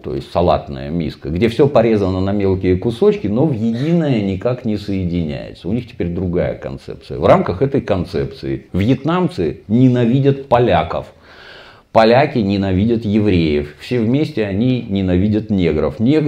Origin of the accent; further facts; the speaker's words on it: Saint Petersburg, Russia; Я там родился и вырос в Купчино.